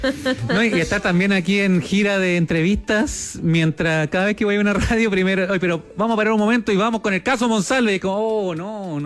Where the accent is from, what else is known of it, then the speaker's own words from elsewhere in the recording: Arica, Arica y Parinacota, Chile; yo soy de Arica, entonces quería partir la gira en Arica